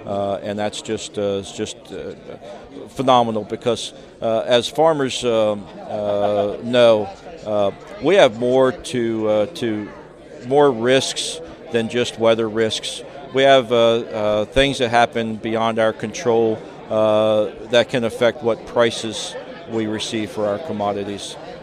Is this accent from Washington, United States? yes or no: no; Greenwood, Delaware, United States; I'm a farmer from Greenwood, Delaware.